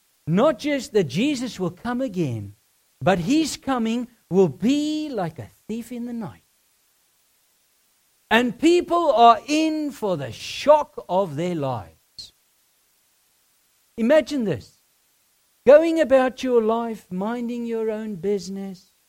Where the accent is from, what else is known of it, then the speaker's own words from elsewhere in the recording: South Africa; Growing up in South Africa, theft and armed robberies were part of everyday life.